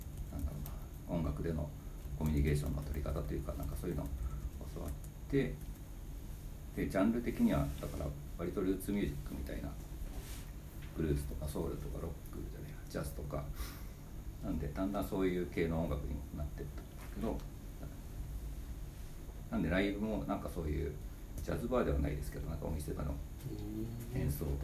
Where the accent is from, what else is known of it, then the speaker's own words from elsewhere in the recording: Gunma, Japan; moved away as an adult; 大学の時に、群馬県出身なんですけど、大学の時にこっちに来て